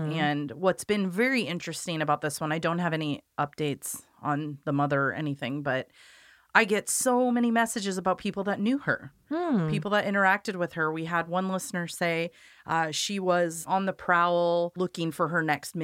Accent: Corvallis, Oregon, United States; I grew up in Corvallis, so my family knows her.

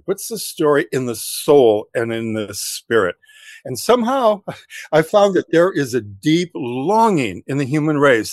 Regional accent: Midwest, United States; I was raised in the Midwest, 1950s.

